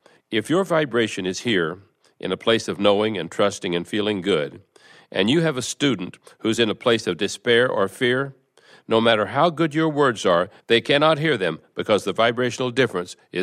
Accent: Egypt; I'm from Egypt in the Middle East, and I'm wondering why there aren't opportunities for people in the Middle East or in Egypt

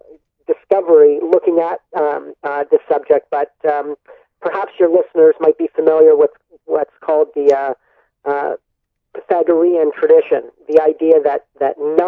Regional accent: Winnipeg, Manitoba, Canada; a legislative building in my hometown of Winnipeg.

